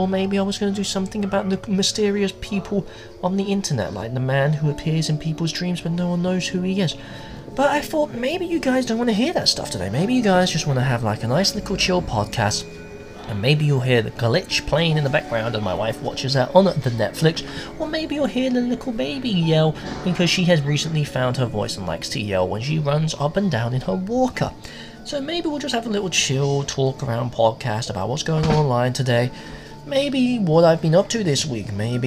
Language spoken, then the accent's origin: English; St. Louis, Missouri, United States; my hometown of St. Louis will have an XFL team.